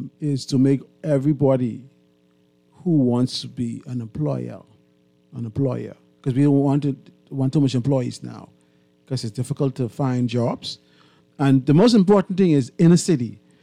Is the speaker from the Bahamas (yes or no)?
yes; Long Island, Bahamas; Like, I'm from Long Island.